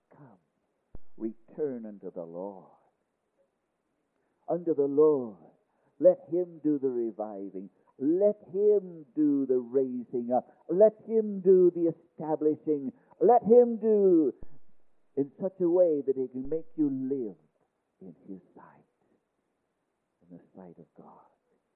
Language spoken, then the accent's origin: English; Argentina; I said, I'm a missionary from Argentina.